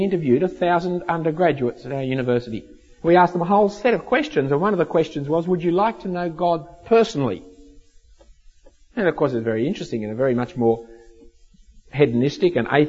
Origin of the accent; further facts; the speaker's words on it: Australia; I'm sorry. I'm an Australian.